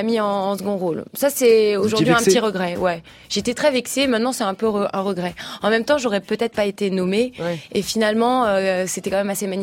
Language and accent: French; France; accent: French; mon petit accent français a déplu au studio